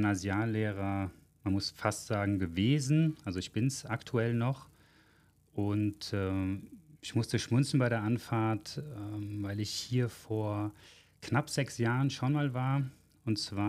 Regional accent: Mannheim, Baden-Württemberg, Germany; Nein, ich komme aus Mannheim, also gerade 20 Kilometer entfernt, gerade um die Ecke.

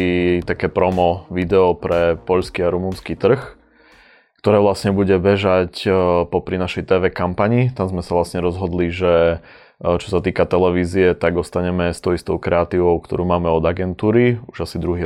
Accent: eastern Slovakia, Slovakia; Ja som z východu, takže neviem, či...

